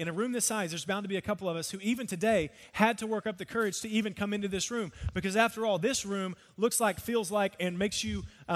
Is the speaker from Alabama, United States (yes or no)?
no; Texas, United States; also born or lived in Shreveport, Louisiana; I grew up in Texas. I am a Texan. This is the place where I was born and raised, and born actually in Shreveport, Louisiana